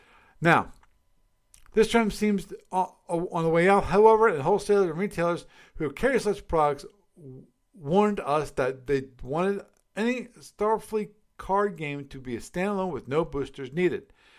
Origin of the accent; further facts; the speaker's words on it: Maryland, United States; Of course, I grew up in Maryland where the local bar down the end of the block where up here they call them family restaurants.